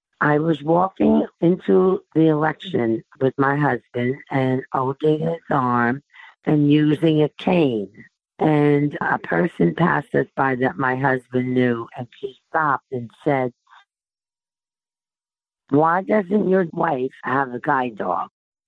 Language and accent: English; New Jersey, United States; moved away as an adult; now in Myrtle Beach, United States; I'm originally from New Jersey, and just a year ago, I moved down to Myrtle Beach to be with my daughter, but I'm still a Jersey girl. I'm 91 years old